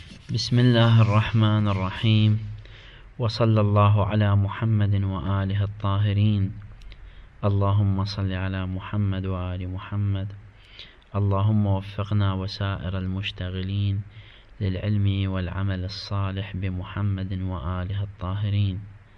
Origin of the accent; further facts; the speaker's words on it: Karbala, Karbala Governorate, Iraq; في بعض الاسواق عندنا في كربلاء يباع